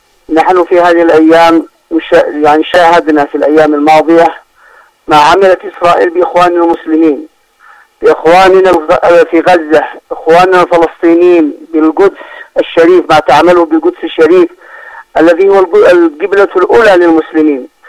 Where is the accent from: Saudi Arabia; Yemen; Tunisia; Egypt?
Yemen; نحن كشعب يمني كأمة تحمل هم هذه